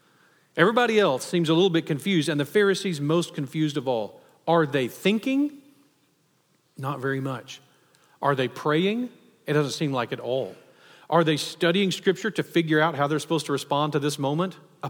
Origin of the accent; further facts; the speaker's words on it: Texas, United States; You can't king us, especially as a Texan, right?